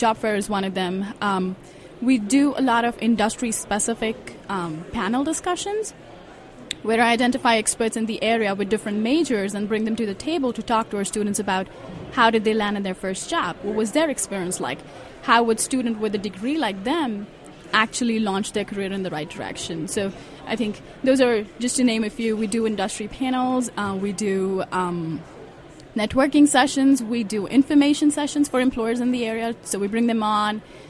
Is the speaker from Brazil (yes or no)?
no; India; moved away as an adult; now in Florida, United States; So, Dean, I moved to Florida in May of 2013. I grew up in India, and I came to the United States in 2010 to pursue my master's in industrial and organizational psychology